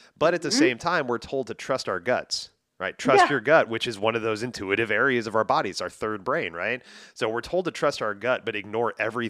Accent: Houston, Texas, United States; I grew up in the Houston area down in Texas, so not too far from where you guys.

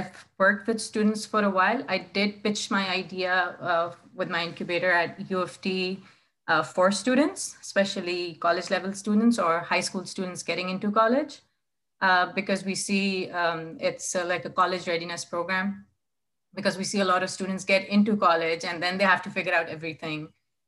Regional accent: Pakistan; English is a second language; I'm originally from Pakistan

